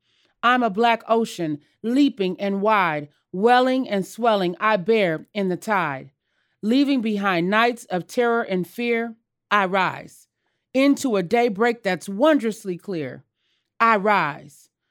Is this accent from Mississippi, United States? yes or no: yes; Jackson, Mississippi, United States; born there; I was born in Jackson, Mississippi, in the Deep South, about 8 years after Dr. King was assassinated. So I was born in 1976. And during that period of time, Black people in Mississippi were still very poor.